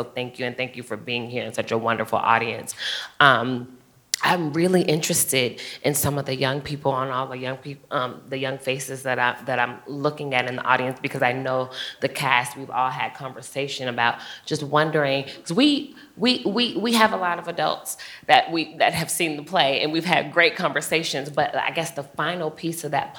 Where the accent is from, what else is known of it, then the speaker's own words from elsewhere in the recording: Chicago, Illinois, United States; So I'm from Chicago, and I was born and raised and then came back to Chicago.